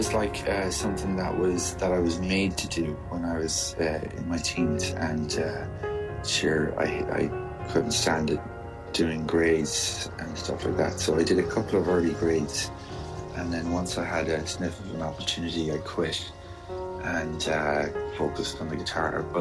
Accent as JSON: {"language": "English", "region": "Connacht", "country": "Ireland", "tie": "born or raised there", "said": "I grew up in Mayo."}